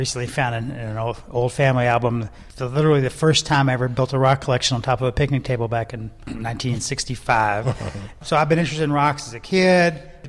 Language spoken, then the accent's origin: English; Louisville, Kentucky, United States; I grew up in Louisville. Right. There were Devonian fossils in my neighborhood.